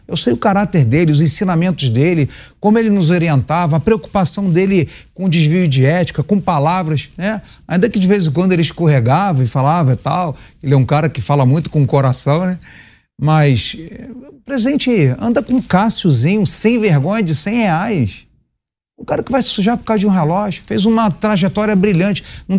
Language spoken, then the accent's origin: Portuguese; Rio de Janeiro, Brazil; born there; now in Santa Catarina, Brazil; Olha, eu sou nascido no Rio de Janeiro. Né? Graças a Deus, Santa Catarina, né, me adotou lá com minha família e tal.